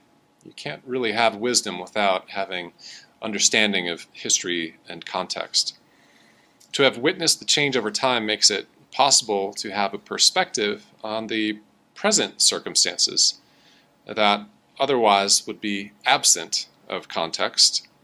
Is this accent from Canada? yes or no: no; Appleton, Wisconsin, United States; I traveled back to my hometown of Appleton, Wisconsin, and while I was there, I took a brief tour to drive past some of my old houses that I'd lived in.